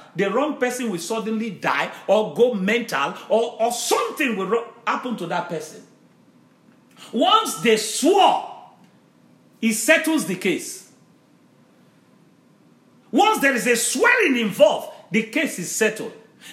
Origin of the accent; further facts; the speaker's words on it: Nigeria; you know, now I came from Nigeria.